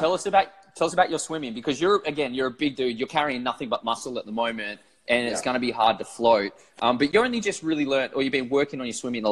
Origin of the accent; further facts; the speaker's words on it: Australia; being Australian